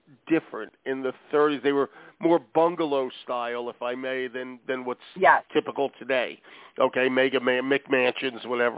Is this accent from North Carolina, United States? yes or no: no; Philadelphia, Pennsylvania, United States; I'm from Philly, so give me a break here.